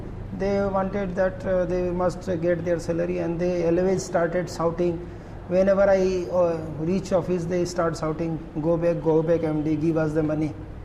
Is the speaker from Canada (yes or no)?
no; Assam, India; I was born and brought up in Assam only. And I joined the Assam Civil Service in 1983.